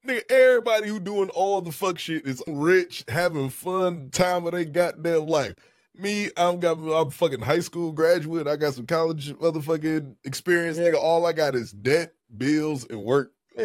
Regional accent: Detroit, Michigan, United States; Just like talking about, you know, black, like white kid growing up in Detroit.

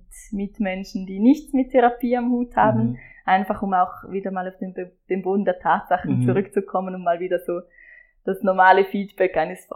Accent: Appenzell, Switzerland; Ich komme aus dem Appenzellerland.

